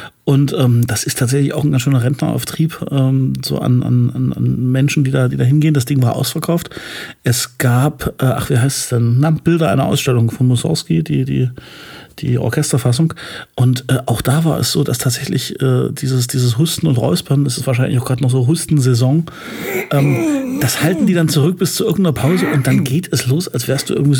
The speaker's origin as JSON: {"language": "German", "town": "Leipzig", "region": "Saxony", "country": "Germany", "said": "als Leipziger"}